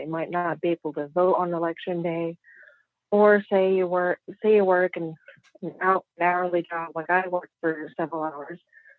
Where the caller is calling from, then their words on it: Cary, North Carolina, United States; I'm calling from Cary, North Carolina.